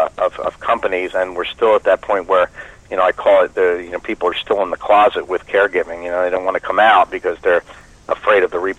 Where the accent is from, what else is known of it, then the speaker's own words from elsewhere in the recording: North Carolina, United States; And I'm usually not, but I'm from North Carolina, and one of the guys is from my town where we live in Huntersville.